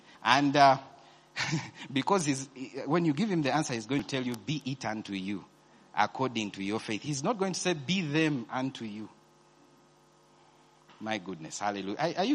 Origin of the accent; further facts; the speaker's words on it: Sembabule, Central Region, Uganda; born there; I can't start telling him I was born in Sembabule, my mother died, then what?